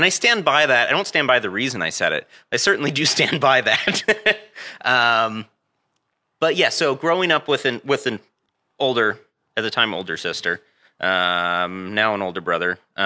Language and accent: English; Sandy, Utah, United States; also born or lived in Massachusetts; And I was born in Massachusetts, and then when I was about 5, we moved here to Utah.